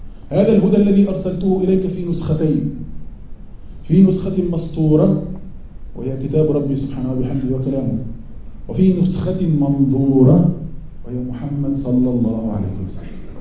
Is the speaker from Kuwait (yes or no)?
no; Egypt; born there; أنا مثلا مولود في مصر، أتنقل بين دبي ومصر والمغرب